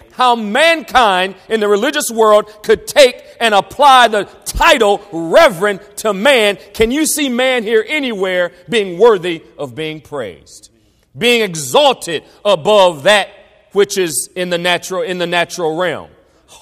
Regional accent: Ohio, United States; now in Florida, United States; I'm an Ohio boy, and I think it's soda down here in Florida. I've been in Florida long enough, I should know that.

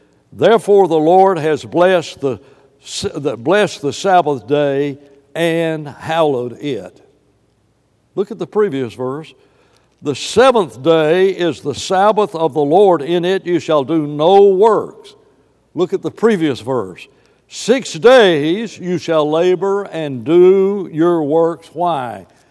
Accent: Huntsville, Alabama, United States; I've talked about growing up in West Huntsville.

